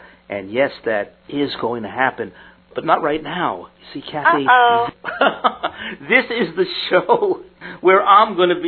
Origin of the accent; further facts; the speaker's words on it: Teaneck, New Jersey, United States; I grew up in Teaneck, New Jersey.